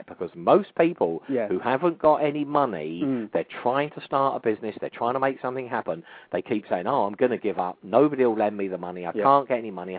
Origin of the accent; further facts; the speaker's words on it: London, United Kingdom; Obviously, I'm from South London.